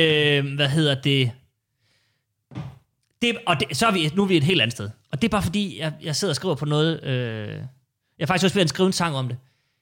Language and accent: Danish; Aalborg, North Denmark Region, Denmark; Jamen, jeg er fra Aalborg.